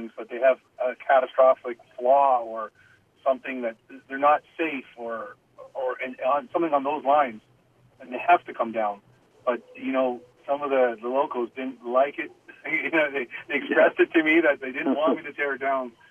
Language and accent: English; Toronto, Ontario, Canada; I grew up in Toronto, and then I go up to Timmins